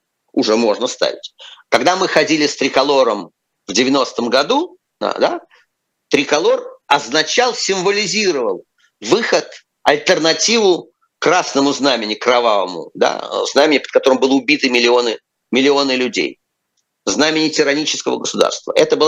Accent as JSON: {"language": "Russian", "region": "Moscow", "country": "Russia", "said": "Он сделал так, что мне, что я сжимаюсь внутренне перед тем, как сказать, что я из Москвы."}